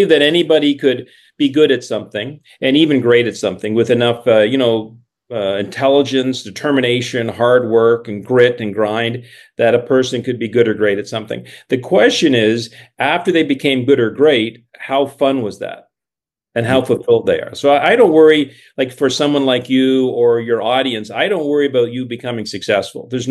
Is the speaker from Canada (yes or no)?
yes; Canada; So I'm a dual citizen. I was raised in Canada.